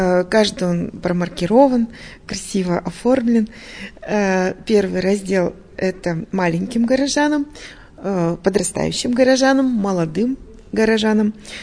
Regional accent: Yekaterinburg, Sverdlovsk Oblast, Russia; я сама екатеринбурженка, коренная екатеринбурженка. Я родилась в Юго-Западе, ходила в 85-ю школу, жила на Бардино.

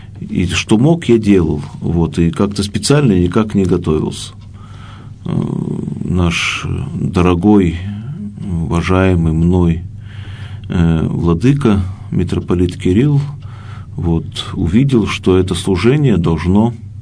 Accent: Agapovka, Chelyabinsk Oblast, Russia; born there; also born or lived in Verkhny Ufaley; я родился в городе Верхний Уфалей. А по факту я родился в небольшом селе Агаповка под городом Магнитогорском.

